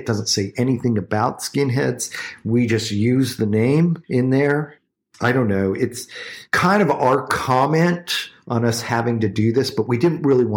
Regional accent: Texas, United States; born there; And my father was from the South, from Arkansas. I was born in Texas.

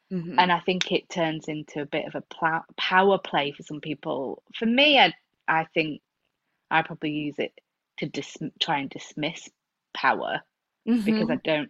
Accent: Bury, North West England, United Kingdom; So I grew up in Bury, just outside of Manchester.

